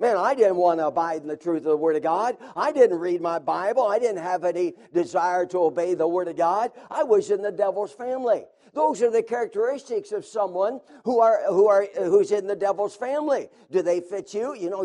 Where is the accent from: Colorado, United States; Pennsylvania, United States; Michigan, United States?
Pennsylvania, United States; Meadville; born there; I was born in Meadville, Pennsylvania.